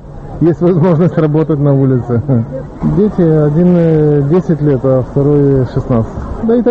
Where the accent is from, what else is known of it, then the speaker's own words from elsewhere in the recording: Lviv, Lviv Oblast, Ukraine; now in Italy; Я со Львова.